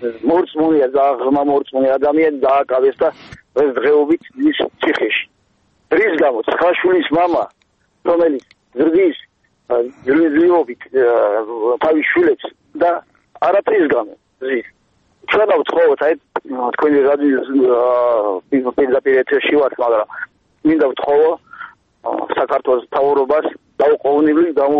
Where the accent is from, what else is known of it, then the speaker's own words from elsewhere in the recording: Kakheti, Georgia; ჩვენ აქ დავიბადეთ, გავიზარდეთ, გვეყვარება.